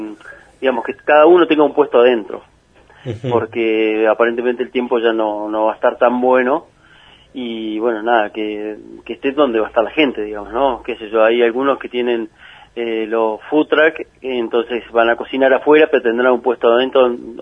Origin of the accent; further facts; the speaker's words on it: Esquel, Chubut, Argentina; de los cuales 5 somos acá de Esquel